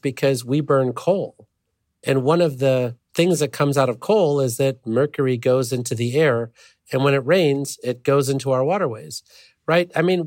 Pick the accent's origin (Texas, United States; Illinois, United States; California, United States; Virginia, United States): Illinois, United States; I grew up near the Byron nuclear power plant.